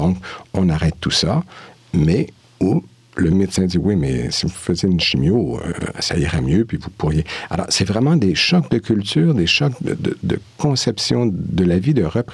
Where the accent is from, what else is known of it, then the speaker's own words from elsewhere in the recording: Quebec, Canada; now in Switzerland; j'étais en région, j'étais pas dans les grandes villes comme Montréal, donc c'était pratiquement une monoculture.